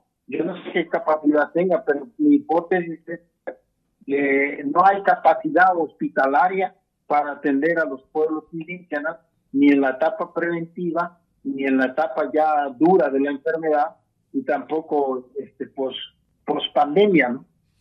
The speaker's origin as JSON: {"language": "Spanish", "town": "Acatlán", "country": "Mexico", "tie": "born or raised there", "said": "en mi pueblo, en Acatlán, pues van alrededor de 75 muertos en una pequeña comunidad indígena de 5.000 habitantes."}